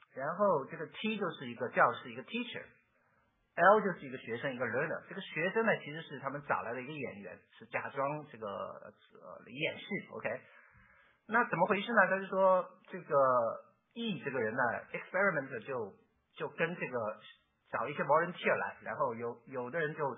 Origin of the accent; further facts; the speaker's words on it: Shanghai, China; 所以你知道我是从上海出来的，这个上海人很喜欢讲说吵架